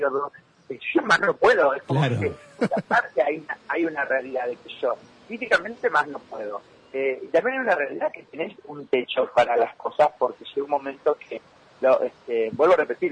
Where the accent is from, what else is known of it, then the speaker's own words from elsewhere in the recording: Nogoyá, Entre Ríos, Argentina; Claro, sí, yo soy de Nogoyá.